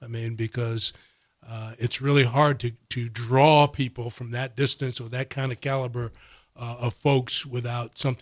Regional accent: East Coast, United States; moved away; like the guys that I grew up with back on the East Coast would never, they would never understand. And they didn't understand why I stayed out here so long.

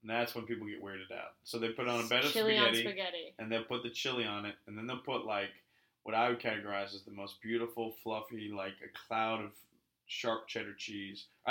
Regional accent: Montgomery, Ohio, United States; I'm from Montgomery, so there was...

